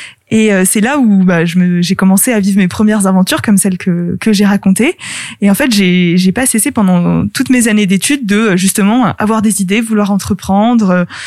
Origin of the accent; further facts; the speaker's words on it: Paris, Île-de-France, France; born there; also born or lived in Belgium / Argentina; j'ai vécu dans pas mal de pays quand j'étais petite. Donc je suis née à Paris, puis j'ai vécu en Belgique, puis en Argentine.